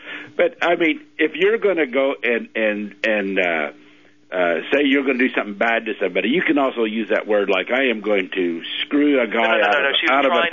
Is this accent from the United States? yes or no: yes; Kansas, United States; like I'm from Kansas, or I was born in Kansas, which is real close to Missouri, and that's a show me state